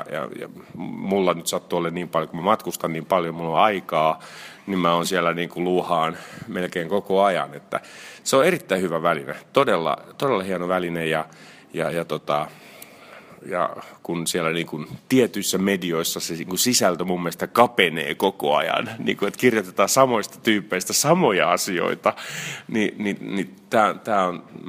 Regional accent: Helsinki, Uusimaa, Finland; mä olen Maunulasta, Pohjois-Helsingistä, ja sitten siinä on viereinen lähiö on Oulunkylä, niin mä menin sinne yläasteelle

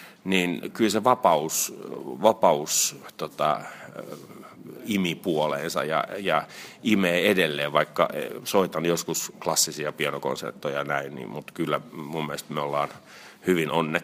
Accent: Helsinki, Uusimaa, Finland; mä olen Maunulasta, Pohjois-Helsingistä, ja sitten siinä on viereinen lähiö on Oulunkylä, niin mä menin sinne yläasteelle

